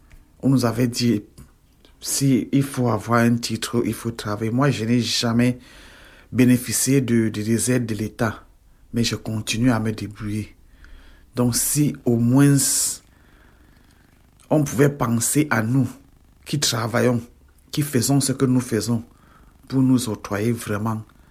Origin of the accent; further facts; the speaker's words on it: Cameroon; now in France; J'ai quitté le Cameroun parce que je venais retrouver mon époux. Donc c'est pour ça que je suis partie du Cameroun.